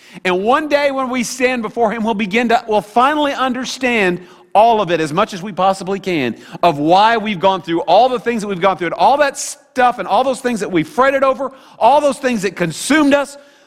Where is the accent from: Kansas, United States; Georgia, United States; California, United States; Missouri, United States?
Missouri, United States; Sedalia; I used to go out and visit in my hometown a lot with my dad would take me out and we'd go visit people, you know, for our church, a little Calvary Baptist church there in Sedalia.